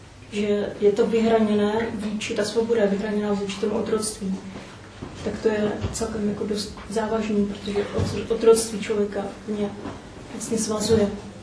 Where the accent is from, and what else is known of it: Brno, South Moravian Region, Czechia